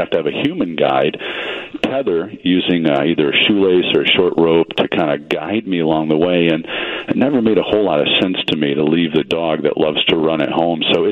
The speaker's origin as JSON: {"language": "English", "town": "Chicago", "region": "Illinois", "country": "United States", "tie": "born there", "said": "I was born in Chicago, back then Cook County Hospital"}